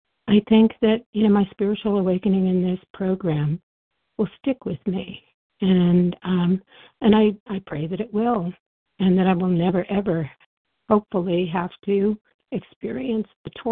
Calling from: New Mexico, United States; I'm calling from New Mexico.

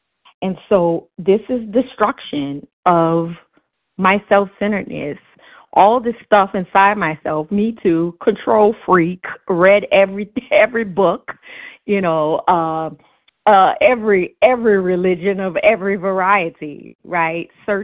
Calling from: Miami, Florida, United States

